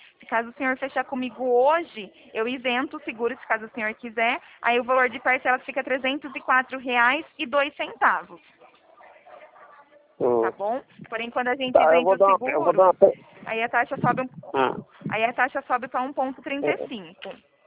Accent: São Paulo, Brazil; Sou de São Paulo. Na verdade, sou daqui do interior de São Paulo.

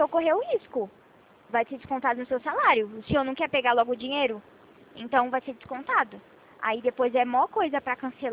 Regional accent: São Paulo, Brazil; accent: Ceará; also born or lived in Fortaleza; eu tenho o sotaque do Ceará, mas eu sou de São Paulo, tá? Mas eu nasci em Fortaleza, Ceará.

